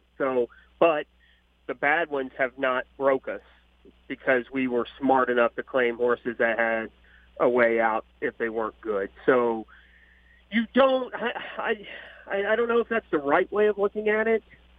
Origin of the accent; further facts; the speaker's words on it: Louisville, Kentucky, United States; No, I'm from Louisville. My first memories of the racetrack were going to the races with my dad and my grandpa at Churchill Downs.